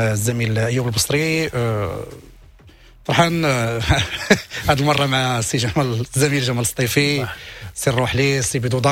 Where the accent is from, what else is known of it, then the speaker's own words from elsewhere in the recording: Morocco; كما كنقولوا حنا حتى مغربي